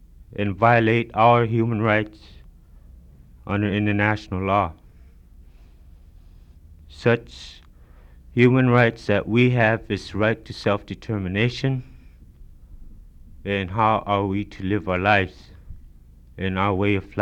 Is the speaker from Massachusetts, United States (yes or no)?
no; Nome, Alaska, United States; born there; now in Fairbanks, United States; I was born in Nome, Alaska, and I now live here in Fairbanks.